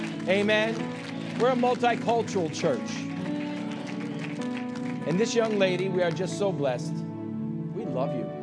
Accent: Boston, Massachusetts, United States; I'm from Boston. I can't say the words.

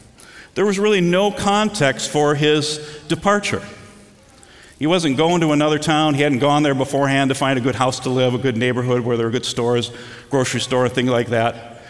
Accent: Twin Cities, Minnesota, United States; I grew up in the Twin Cities.

